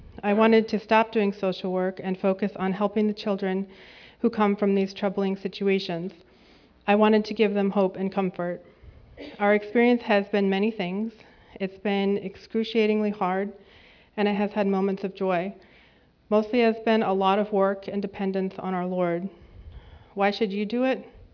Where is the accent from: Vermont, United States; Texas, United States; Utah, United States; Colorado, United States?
Vermont, United States; moved away as an adult; now in Framingham, United States; I grew up in Vermont and also moved here after college for work.